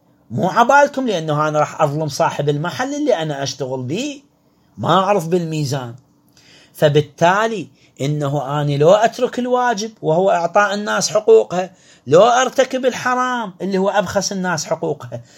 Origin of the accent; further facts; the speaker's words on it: Iraq; الكيس مال الدقيق كم كيلو عندنا في العراق؟